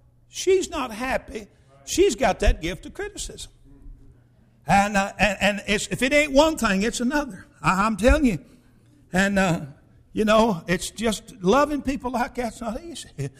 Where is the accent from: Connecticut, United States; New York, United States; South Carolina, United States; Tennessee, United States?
Tennessee, United States; Chattanooga; I grew up in Chattanooga. I was a bus kid there at Highland Park.